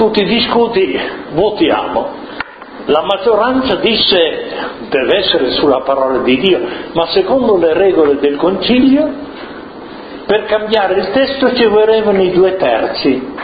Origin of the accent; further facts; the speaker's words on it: Veneto, Italy; born there; ha trovato un lavoro nel Veneto e sono nato nel Veneto.